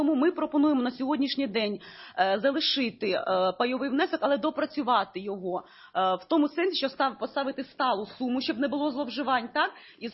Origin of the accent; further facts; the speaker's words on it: Kyiv, Ukraine; Це те, що я особисто вам можу сказати, як киянка, те, що я бачу.